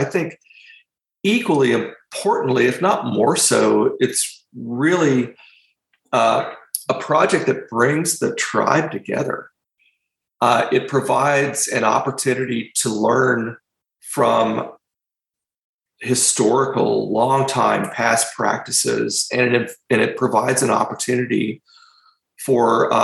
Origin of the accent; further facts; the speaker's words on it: Houston, Texas, United States; I grew up in Texas. Geology is a big deal. I grew up in Houston. It was all about the oil industry.